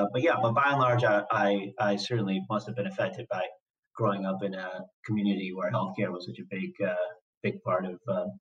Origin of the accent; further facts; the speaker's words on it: Rochester, Minnesota, United States; also born or lived in Boston; I was born in Boston, but I don't remember anything of it because we moved to Rochester, Minnesota when I was about 3 weeks old, and I grew up there. So Rochester, Minnesota, southeast Minnesota